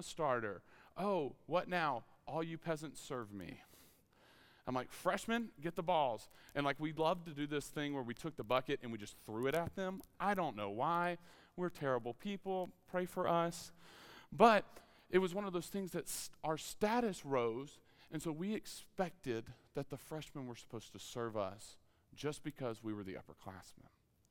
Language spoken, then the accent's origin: English; Mississippi, United States; And so a kid growing up in Mississippi, I was aware of Mississippi State, but I graduated from Ole Miss, and so I'm really messed up now. And I'm in Starkville, Mississippi, being a student pastor.